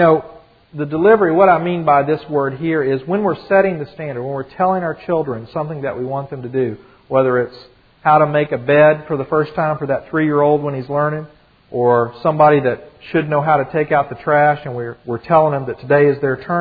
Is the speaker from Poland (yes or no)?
no; the South, United States; We're from the South, so our children say yes, sir, and yes, ma'am.